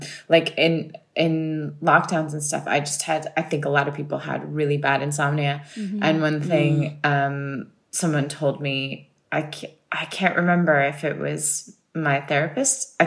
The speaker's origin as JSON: {"language": "English", "region": "California", "country": "United States", "said": "And I'm a Californian. Like I'm into airy fairy shit all the time."}